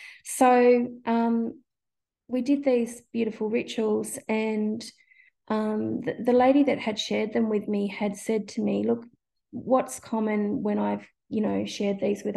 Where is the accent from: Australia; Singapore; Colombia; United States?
Australia; Tasmania; because I grew up in Tasmania